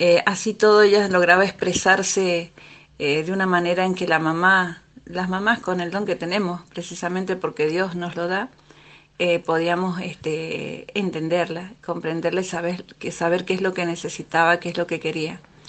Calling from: Mendoza, Argentina; de Mendoza.

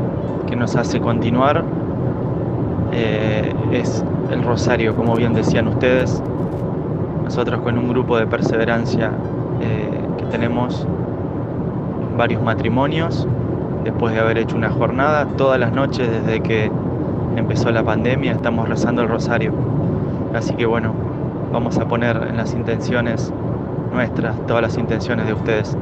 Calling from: Tandil, Buenos Aires Province, Argentina; de Tandil.

